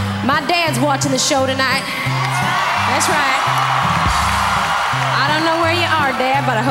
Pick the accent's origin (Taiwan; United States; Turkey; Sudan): United States; Michigan; I guess y'all know by now that I was born and raised in Michigan. Yes, sir. I'm damn proud of it.